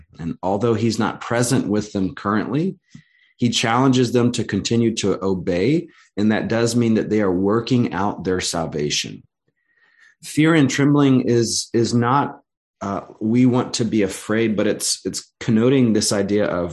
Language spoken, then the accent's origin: English; Georgia, United States; now in California, United States; I'm from Georgia originally, so I use ain't regularly. I refuse to let go of it, even though I'm sojourning in California.